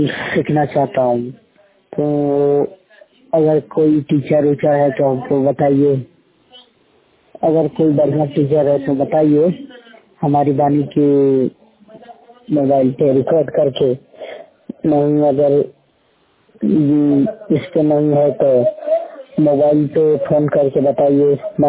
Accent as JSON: {"language": "Hindi", "town": "Nawada", "region": "Bihar", "country": "India", "said": "मैं बिहार नवादा जिला से हूँ, ब्लाइंड … पूरा बचपन से।"}